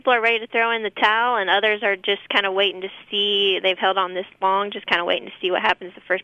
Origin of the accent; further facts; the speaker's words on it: Delphi, Indiana, United States; also born or lived in Iowa; Yeah, I'm new to the Andersons here. I'm originally from Delphi, Indiana, big metropolis that it is. Spent a little time buying grain out in Iowa once I graduated from Purdue, and now I'm back here close to home and really enjoying it.